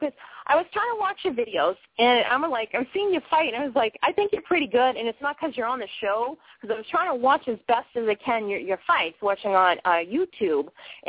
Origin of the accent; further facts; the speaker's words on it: Boston, Massachusetts, United States; now in Maine, United States; because I am from Boston, and I don't mean the suburbs. I mean, I lived in Southie and East Boston. I come from the inner cities